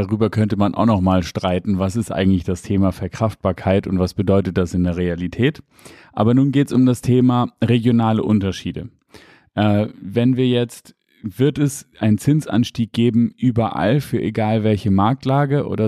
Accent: Hamburg, Germany; Niemals als Hamburger würde man niemals nach Pinneberg ziehen.

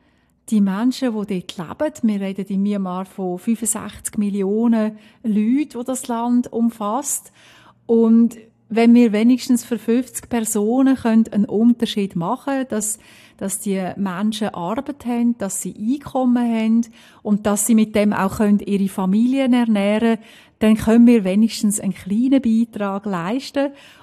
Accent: Switzerland; moved away; Wir sind aus der Schweiz weggegangen mit viel Motivation und mit einem Risikokapital und haben aber natürlich nicht alles mitgenommen.

